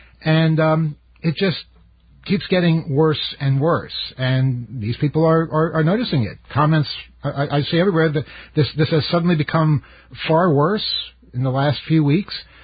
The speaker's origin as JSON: {"language": "English", "town": "Jamaica", "region": "New York", "country": "United States", "tie": "born or raised there", "said": "When I was a kid, growing up in Jamaica, the one in Queens"}